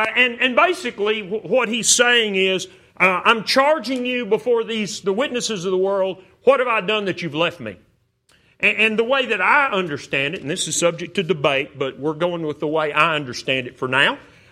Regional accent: Texas, United States; now in Phoenix, United States; I grew up in West Texas, so I'm familiar with kind of Western mentality.

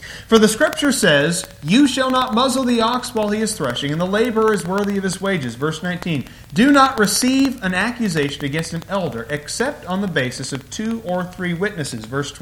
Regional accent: United States; I'm an American just like you.

